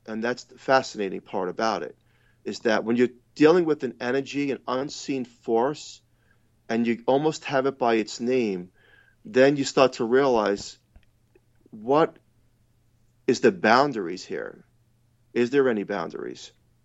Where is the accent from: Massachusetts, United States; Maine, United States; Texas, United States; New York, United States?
New York, United States; Yeah, sure. I grew up in New York.